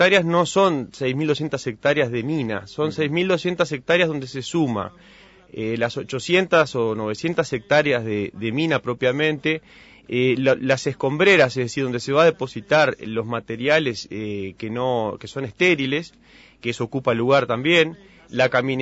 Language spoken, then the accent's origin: Spanish; Uruguay; eso es la ley que nosotros nos hemos dado como uruguayos